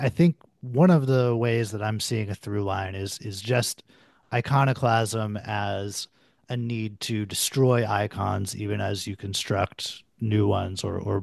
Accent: Pittsburgh, Pennsylvania, United States; We did our PhDs there. I'm from Pittsburgh.

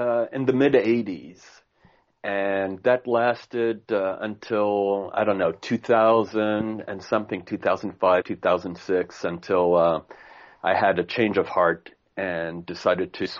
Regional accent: France; English is a second language; I grew up in France in the countryside, very, very rural. I rented, or my parents rented, a semi-detached house, which was part of a farm.

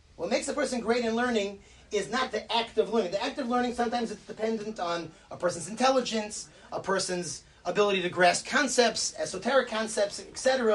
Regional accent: New York City, New York, United States; I grew up in Brooklyn, so sometimes you have neighbors

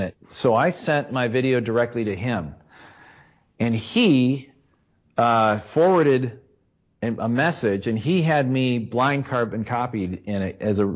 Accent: Adrian, Michigan, United States; when the local theater, the Croswell, in my hometown of Adrian.

